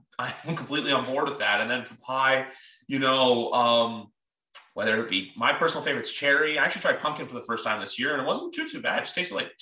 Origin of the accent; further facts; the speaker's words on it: Canada; as a Canadian